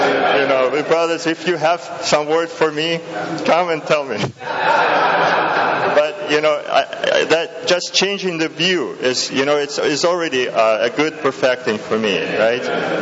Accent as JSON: {"language": "English", "town": "Saskatoon", "region": "Saskatchewan", "country": "Canada", "said": "Daniel and I, we're from Saskatoon"}